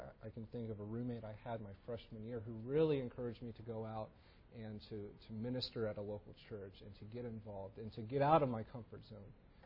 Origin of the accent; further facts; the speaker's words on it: Frederick, Maryland, United States; For most of my life, almost all of it, I grew up in Frederick, Maryland, and that is my home.